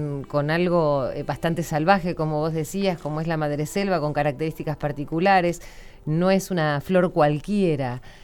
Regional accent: San Antonio de Areco, Buenos Aires Province, Argentina; yo me crié en un pueblo acá en la provincia de Buenos Aires, San Antonio de Areco

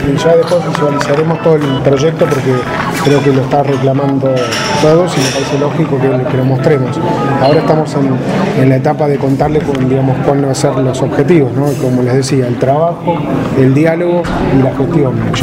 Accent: Madrid, Argentina; also born or lived in Trelew / Buenos Aires; soy de Madrid, en realidad nací en Trelew, pero viví toda la vida en Madrid. Me fui a estudiar a Buenos Aires

